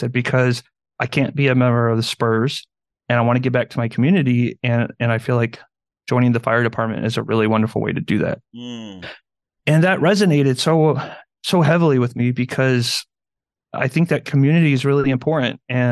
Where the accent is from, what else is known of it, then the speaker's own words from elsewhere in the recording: San Antonio, Texas, United States; This is my home. I grew up right outside of San Antonio. And as soon as I turned 18, I moved out of my small town and into San Antonio.